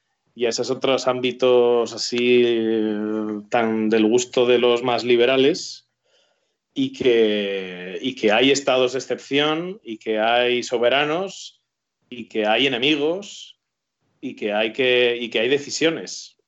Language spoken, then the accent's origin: Spanish; Gijón, Asturias, Spain; mi madre, cuando estaba en Gijón, porque yo soy de Gijón también, esperándome a punto de yo nacer